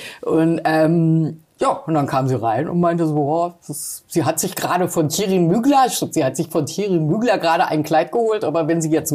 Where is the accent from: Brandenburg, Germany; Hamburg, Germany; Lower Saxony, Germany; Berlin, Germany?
Berlin, Germany; Ich bin ja eine Berliner Pflanze.